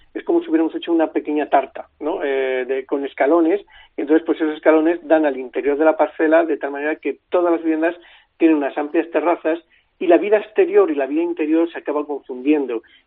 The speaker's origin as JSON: {"language": "Spanish", "town": "Valladolid", "region": "Castile and León", "country": "Spain", "said": "yo como vallisoletano pues siento que casi es la obra de mi vida, ¿no? Porque evidentemente pues alguien que ha nacido aquí"}